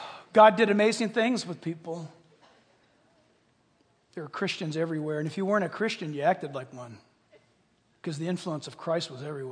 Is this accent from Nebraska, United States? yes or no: no; San Diego, California, United States; born there; also born or lived in Costa Mesa / Chino Hills; You guys, I was born in San Diego. That's on the water. We moved to Costa Mesa. That's moments from the water.